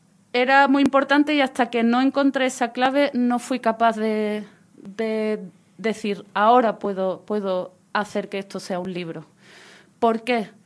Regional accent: Ayamonte, Andalusia, Spain; Sí, yo soy de la Isla Canela, de la aldea de Punta del Mora, en la Isla Canela, en Ayamonte, en la frontera con Portugal.

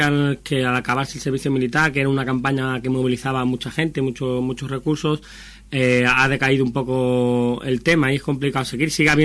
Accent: Extremadura, Spain; also born or lived in Madrid; al abandonar Madrid ya no estoy en un colectivo como el que estaba, estoy en mi pueblo, en Extremadura, en la comarca de la Vera.

